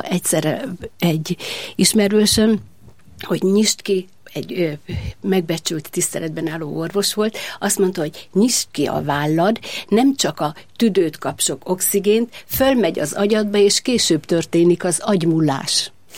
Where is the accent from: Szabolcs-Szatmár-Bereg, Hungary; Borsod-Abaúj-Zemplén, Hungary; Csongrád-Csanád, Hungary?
Szabolcs-Szatmár-Bereg, Hungary; Nagyhalász; born there; Én Nagyhalászban születtem, Nyíregyháza mellett, ez egy csodálatosan kedves, szép falu, a Tiszához rendkívül közel van, és ez meg is határozta a gyermekkorom. Az édesapám a faluban, a földműves, nem a TSZ, a földműves szövetkezetnek egyik vezetője volt, édesanyám pedig varrónő.